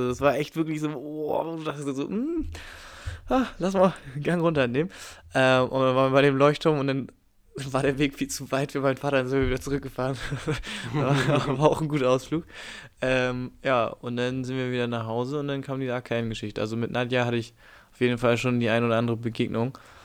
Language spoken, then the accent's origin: German; Hamburg, Germany; Hier in Hamburg kriegt man das kriegt man auch ein bisschen mit, aber eigentlich ist man ja ein richtig, richtiges norddeutsches Kind hier.